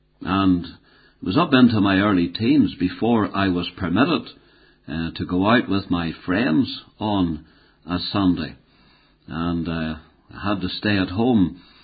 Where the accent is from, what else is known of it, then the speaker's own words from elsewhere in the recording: Belfast, Northern Ireland, United Kingdom; born there; I was born on the 14th of July, 1944, in Willowfield Gardens, Belfast.